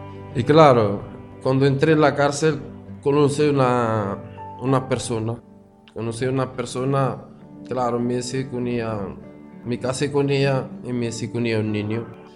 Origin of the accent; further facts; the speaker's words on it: Morocco; born there; Spanish is a second language; nací en Marruecos y mi infancia fue muy dura.